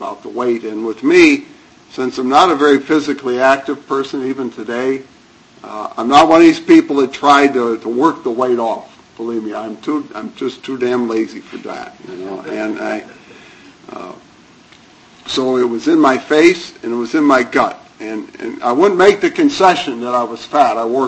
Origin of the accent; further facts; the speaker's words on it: Cleveland, Ohio, United States; born there; moved away; also born or lived in New York City / Albany / Buffalo; I was born in 1951 in Cleveland, Ohio. I'll let you do the math.